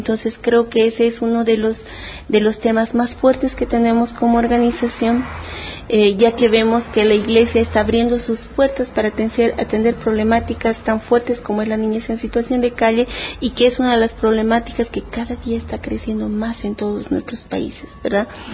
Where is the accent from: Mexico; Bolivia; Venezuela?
Bolivia; la fundación de la Red Viva en mi país, en Bolivia.